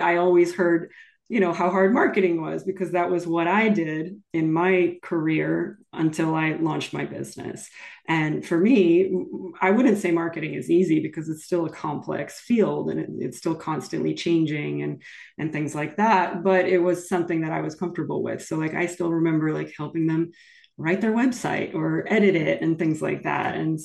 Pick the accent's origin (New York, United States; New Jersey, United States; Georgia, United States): New Jersey, United States; I grew up right outside of Princeton.